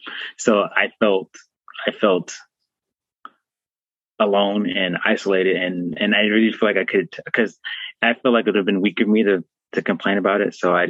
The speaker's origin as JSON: {"language": "English", "region": "Texas", "country": "United States", "tie": "born or raised there", "said": "Growing up in South Texas, my family, we lived in the Latin area, and we're the only black family in the neighborhood, more than likely."}